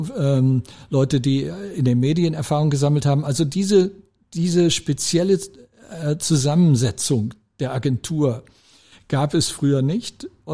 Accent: Germany; Ich komme ja aus Deutschland, da ist das ich auch ein Thema.

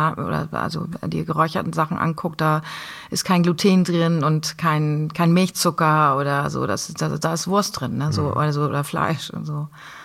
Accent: Husum, Schleswig-Holstein, Germany; Weil es einfach Heimat ist, und ich sehr heimatverbunden bin.

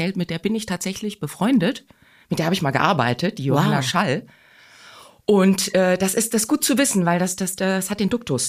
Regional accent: Hesse, Germany; Das ist bei Wetzlar, da habe ich mein Abi gemacht. Und tatsächlich in diesem Ort, wo ich lebe, im Wald, da ist meine Mutter geboren.

